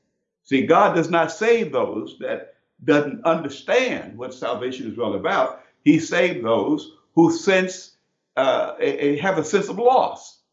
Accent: Brooklyn, Illinois, United States; I'm from Brooklyn, Illinois, small town, very small town. And in Brooklyn, Illinois, I grew up in this town, and when I was very small, we had an outhouse.

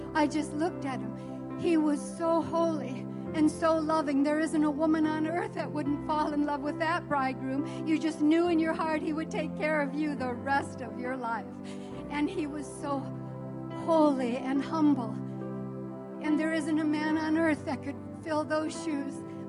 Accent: Elkhart, Indiana, United States; from Elkhart, and I was thinking of Henry Groover.

